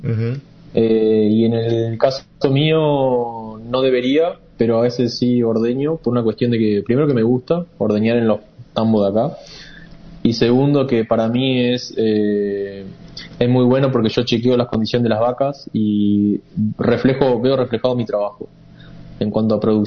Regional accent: San Francisco, Córdoba, Argentina; Yo soy de San Francisco.

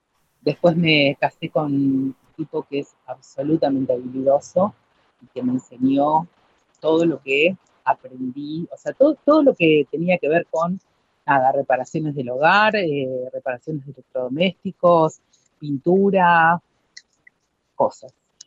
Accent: Buenos Aires, Argentina; born there; Mira, nací en Capital Federal.

